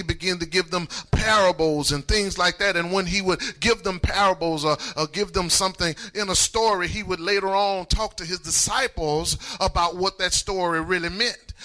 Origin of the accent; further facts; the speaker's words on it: Louisiana, United States; I'm from Louisiana, so we like that lanyap.